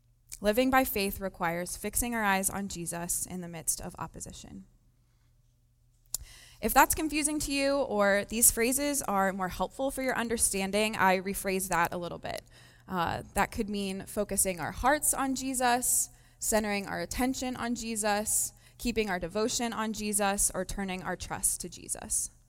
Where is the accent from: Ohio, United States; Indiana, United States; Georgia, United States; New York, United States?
Ohio, United States; Cincinnati; I'm on staff with H2O. A little bit about me really quick is I'm from Cincinnati, Ohio. I was born and raised a Buckeye.